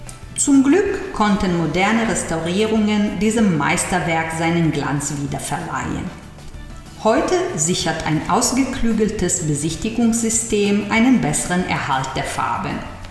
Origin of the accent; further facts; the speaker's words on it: Milan, Lombardy, Italy; Und heute geht es um meine Heimatstadt, Mailand.